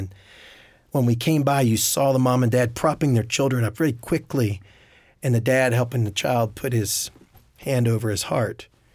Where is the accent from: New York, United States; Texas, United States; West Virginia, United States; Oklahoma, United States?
West Virginia, United States; West Virginia. So it was an impressive display